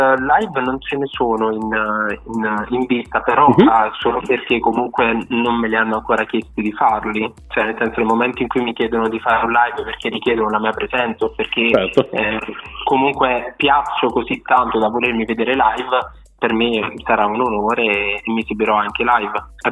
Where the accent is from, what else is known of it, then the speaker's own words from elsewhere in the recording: Naples, Campania, Italy; diciamo che da napoletano posso dire che non so manco dire mamma e papà